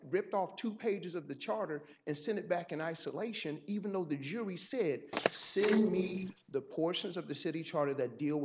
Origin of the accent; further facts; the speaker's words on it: New Orleans, Louisiana, United States; I grew up in New Orleans.